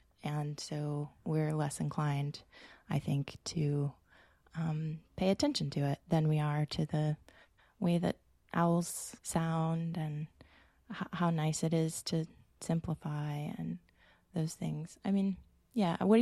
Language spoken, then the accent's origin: English; Florida, United States; now in Australia; I grew up in Florida, I'm a white settler from the United States. I live in Australia now on Wurundjeri and Drake country, where I'm grateful to live.